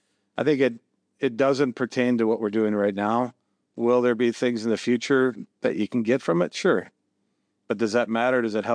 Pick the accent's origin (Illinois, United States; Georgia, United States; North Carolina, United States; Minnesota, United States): Minnesota, United States; White Bear Lake; now in Centerville, United States; Yeah, I'm from White Bear. I live in Centerville.